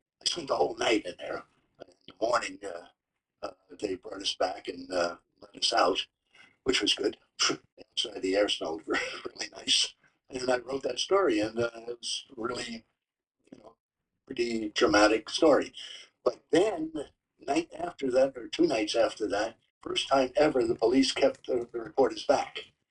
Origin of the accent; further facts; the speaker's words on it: United States; I hardly know, I'm American.